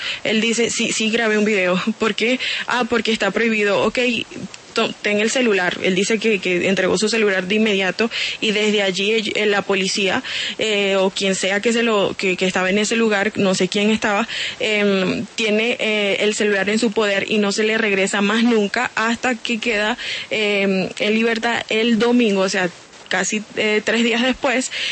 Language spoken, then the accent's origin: Spanish; Colombia; also born or lived in Venezuela; Yo soy colombiana, yo tramité mi hice todo estando en Venezuela aún.